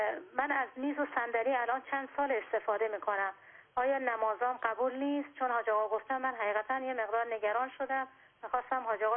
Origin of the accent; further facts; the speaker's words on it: Shiraz, Fars, Iran; moved away as an adult; now in Bushehr, Iran; من متولد شیرازم، چندین سالم اونجا بودم، بزرگ شدم، بعدش خب پدر مادرم به رحمت خدا رفتن، من اونجا ازدواج کردم و مدتی بعد اومدم بوشهر. الان سالام هست که اون بوشهر زندگی میکنم